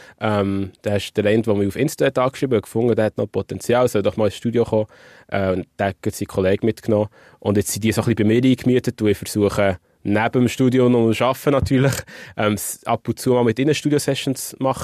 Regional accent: Switzerland; als Schweizer Rapper wird man ein bisschen belächelt

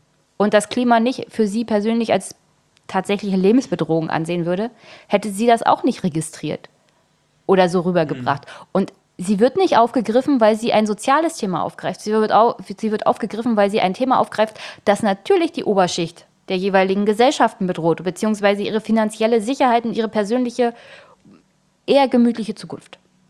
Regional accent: Germany; born there; Ich bin in der DDR geboren.

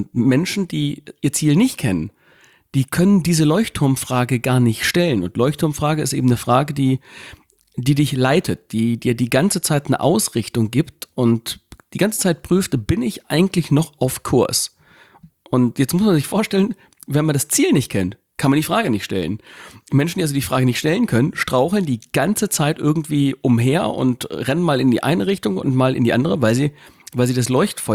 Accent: Gifhorn, Lower Saxony, Germany; wir kommen ja hier aus Gifhorn, einem kleinen Örtchen Winkel in unserem kleinen Lönskrug hier.

